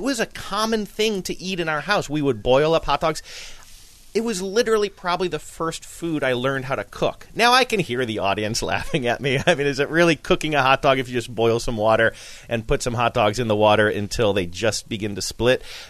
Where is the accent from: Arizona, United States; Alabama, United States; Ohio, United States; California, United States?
Ohio, United States; I grew up in the Midwest, and so when we bought hot dogs in Ohio, we would go to the grocery store